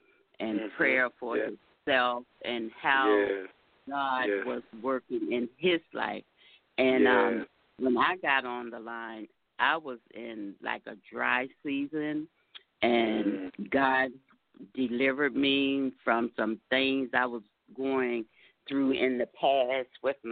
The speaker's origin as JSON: {"language": "English", "town": "Glen Burnie", "region": "Maryland", "country": "United States", "said": "I'm from Glenbarney, Maryland."}